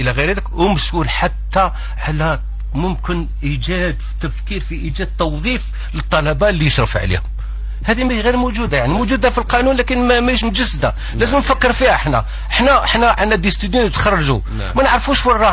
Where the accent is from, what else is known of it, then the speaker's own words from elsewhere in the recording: Algeria; هو احنا كجزائريين نقدر نبتكر يا با بروبليم